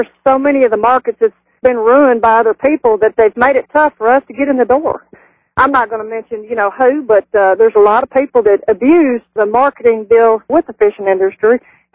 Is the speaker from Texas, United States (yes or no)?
yes; Texas, United States; now in Tennessee, United States; Actually, if you want to know the honest truth, I'm originally from Texas. When I retired out of Fort Campbell, Kentucky, you know, I landed in Tennessee